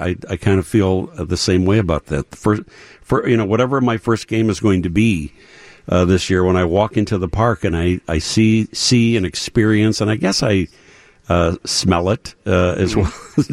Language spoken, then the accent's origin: English; Chicago, Illinois, United States; because we grew up on the South Side, and we used to go only to White Sox games when we were little at the old Comiskey Park.